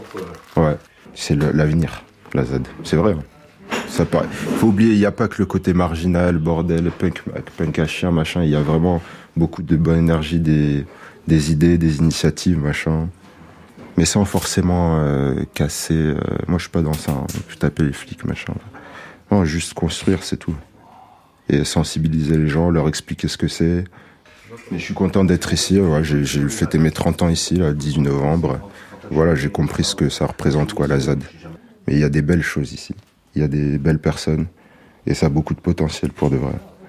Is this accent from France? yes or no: yes; Paris, Île-de-France, France; De Paris. Je viens de Paris, de la ville, quoi. Bon, jusqu'à l'année dernière, j'étais encore chez mon père dans le 16e à Paris.